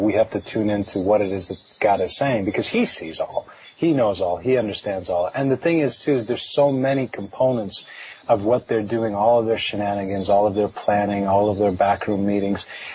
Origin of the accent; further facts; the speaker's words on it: United States; born there; even for me, you know, when I was born in the States